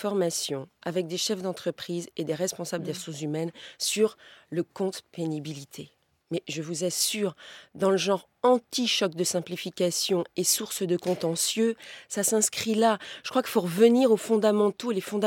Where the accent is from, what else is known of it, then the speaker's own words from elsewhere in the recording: Brittany, France; Chez nous, en Bretagne, on n'est pas tellement favorable au travail le dimanche.